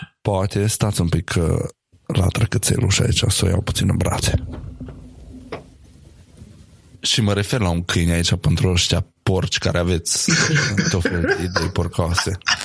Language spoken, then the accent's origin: Romanian; Romania; că ne place nouă așa ca și români să facem proști pe toată lumea și în stânga și în dreapta și cred că asta e una dintre marile minusuri care ne ține pe noi ca și popor în spate.